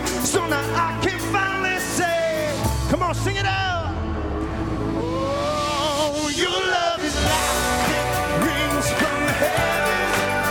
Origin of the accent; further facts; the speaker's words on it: Michigan, United States; I'm actually from Michigan, so I can say that.